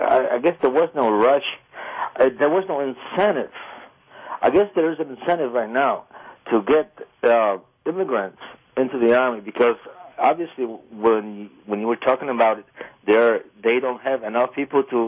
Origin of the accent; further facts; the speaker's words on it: Poland; English is a second language; I'm from Poland